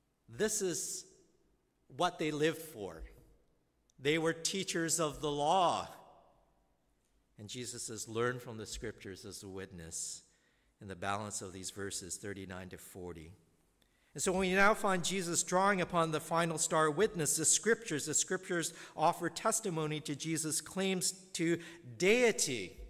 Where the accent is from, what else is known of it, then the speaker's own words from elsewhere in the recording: Canada; now in United States; I was one of them, being Canadian.